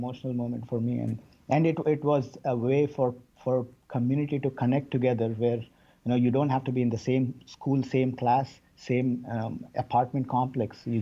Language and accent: English; India; moved away as an adult; now in United States; So I grew up in India, and I came here to do my master's in University of Nebraska, Lincoln.